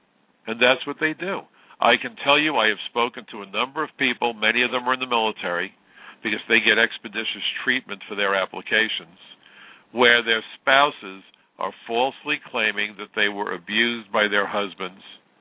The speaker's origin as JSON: {"language": "English", "country": "United States", "said": "In many ways, I consider myself a liberal. I'm American"}